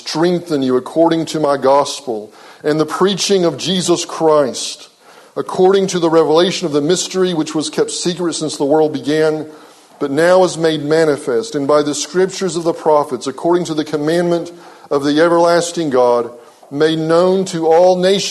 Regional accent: Texas, United States; now in Cincinnati, United States; I grew up in West Texas, and I love West Texas, but there ain't a whole lot to see, frankly. Even though I'm in Cincinnati now, every time someone posts a picture from my old hometown, I get nostalgic

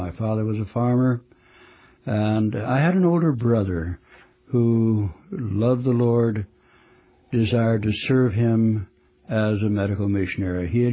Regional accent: Findlay, Ohio, United States; Well, I was born and raised near Findlay, Ohio.

